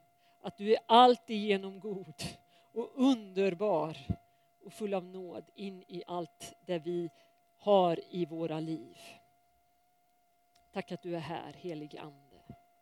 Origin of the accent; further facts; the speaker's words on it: Fjugesta, Örebro County, Sweden; now in Nora, Sweden; och jag bor i Nora. Jag kommer ursprungligen ifrån Fjugesta trakten i Västernärke där jag är uppvuxen.